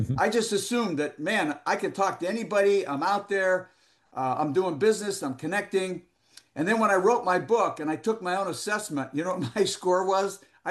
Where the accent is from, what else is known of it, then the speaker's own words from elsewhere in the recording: Youngstown, Ohio, United States; Like, I'm from Youngstown, Ohio.